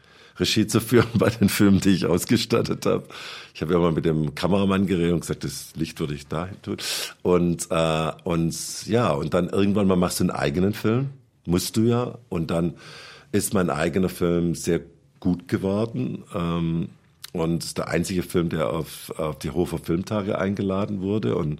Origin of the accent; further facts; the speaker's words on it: Sindelfingen, Baden-Württemberg, Germany; Ich komme aus Sindelfingen, das ist nahe bei Stuttgart